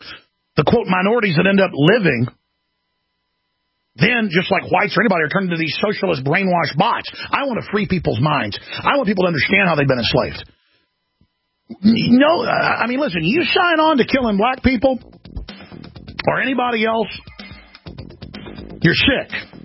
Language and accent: English; Dallas, Texas, United States; But I grew up in Dallas, Texas.